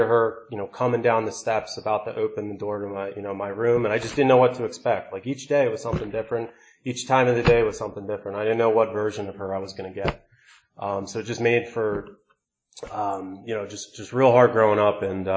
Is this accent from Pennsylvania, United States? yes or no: yes; Philadelphia, Pennsylvania, United States; I grew up outside Philadelphia, family of four, older sister, my mom